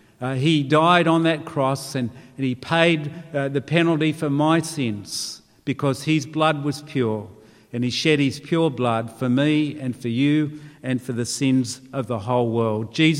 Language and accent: English; Australia; they represented me as an Aussie down under.